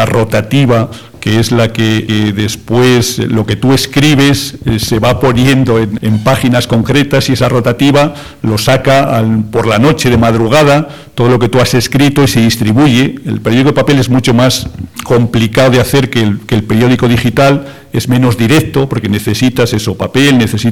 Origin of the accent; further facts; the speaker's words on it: Sanzoles, Castile and León, Spain; Cuando yo estaba en mi pueblo, en Sanzoles, pues recuerdo que con el tiempo que tenéis vosotros